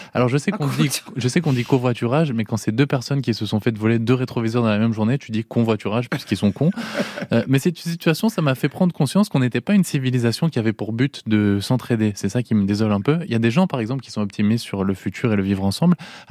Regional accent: France; comme je suis français, je peux pas aller trop bien tout le temps

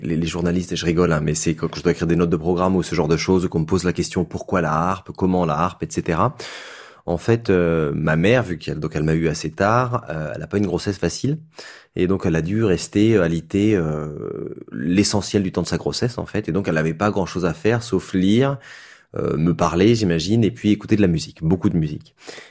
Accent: Chaponost, Auvergne-Rhône-Alpes, France; also born or lived in Oullins; moi, je suis un enfant de la région lyonnaise. Je suis né à Oullin, qui est dans le sud de Lyon. J'ai grandi à Chaponneau, qui est dans les monts du Lyonnais, au sud-ouest de Lyon.

